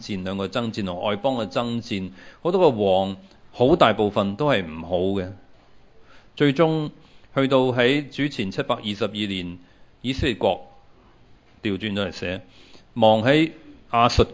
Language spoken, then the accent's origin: Chinese; China; 我們國家我們不是以色列人，我們是中國人。